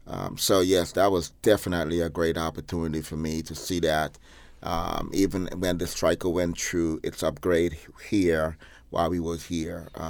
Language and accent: English; Guyana; moved away; a country right next door to where I was born in Guyana, where I still have family, nieces and uncles and nephews that still live there.